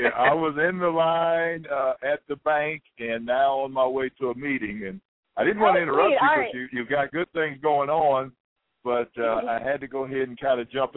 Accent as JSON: {"language": "English", "town": "Columbus", "region": "Ohio", "country": "United States", "tie": "born or raised there", "said": "born and raised in Columbus, Ohio, former OSU and East High School basketball player."}